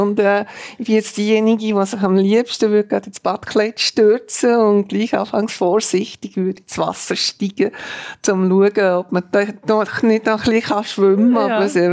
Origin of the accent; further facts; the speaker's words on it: Bern, Switzerland; Ich gehe so bei uns in Bern einfach, wenn es Flohmärkte gibt, bin ich sehr gerne auf Flohmärkte zu finden.